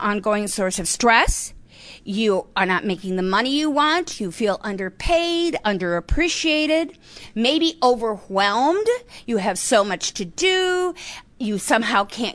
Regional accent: Midwest, United States; I was raised in the Midwest. My family was alcoholic. I was neglected.

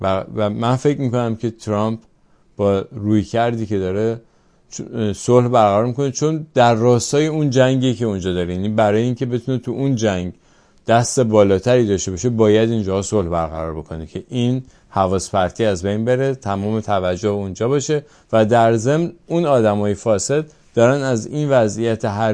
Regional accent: Iran; ما که ایرانی هستیم، اگر دلمون برای ایران میتپه

